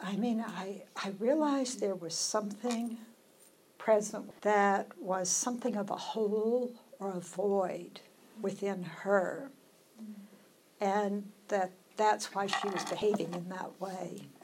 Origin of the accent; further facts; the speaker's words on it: the South, United States; I grew up in the South, so I went to university in the South.